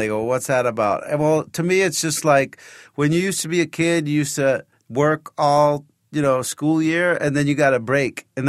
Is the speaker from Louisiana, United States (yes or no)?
no; New Jersey, United States; Oh, I grew up in New Jersey.